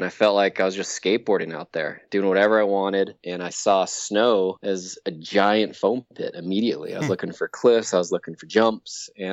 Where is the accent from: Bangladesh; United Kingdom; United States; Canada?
United States; Salt Lake City, Utah; Yeah, I grew up mean streets of Salt Lake. Skiing wasn't even really on my radar.